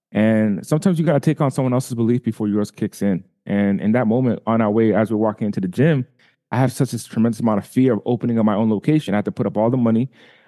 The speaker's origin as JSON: {"language": "English", "region": "Rhode Island", "country": "United States", "tie": "born or raised there", "also_born_or_lived": "Boston", "said": "So I was born in Boston, but I was raised in Rhode Island."}